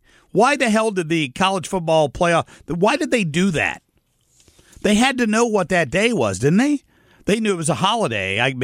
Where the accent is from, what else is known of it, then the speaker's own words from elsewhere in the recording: Middletown, Ohio, United States; the vice president is from my hometown of Middletown, Ohio. And I was in the Middletown school district.